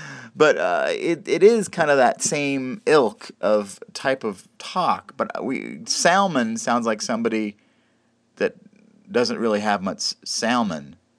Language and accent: English; Iowa, United States; Because I'm originally from Iowa, and they say it like that there.